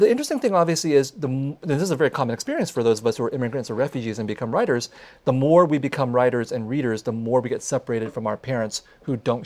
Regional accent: San Jose, California, United States; I grew up with them in San Jose of the 1970s and 1980s.

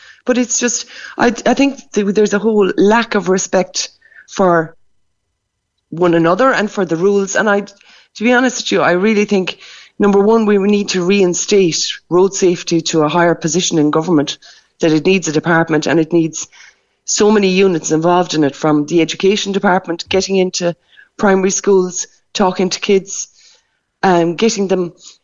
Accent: Ireland; As Irish people, myself included

